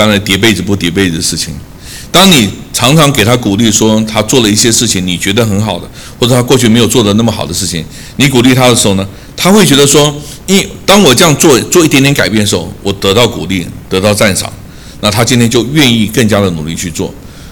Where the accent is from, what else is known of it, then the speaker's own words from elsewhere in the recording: Taiwan; 我记得小时候在台湾有一首流行歌叫做